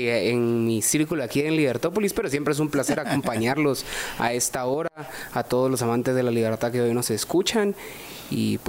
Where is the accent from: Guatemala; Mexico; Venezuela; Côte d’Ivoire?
Guatemala; nosotros como guatemaltecos sabemos que hubo misiones de paz en Haití.